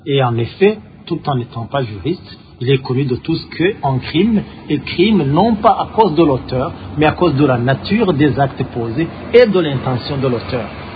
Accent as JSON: {"language": "French", "country": "Burundi", "said": "En tant que Burundais, nous savons que la filiation est patrilinéaire"}